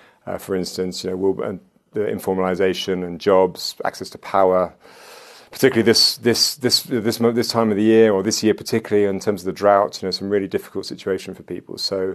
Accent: United Kingdom; I'm a foreigner and I'm British

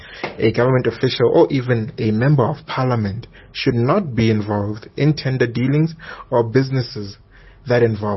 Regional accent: Pretoria, Gauteng, South Africa; I am from Pretoria.

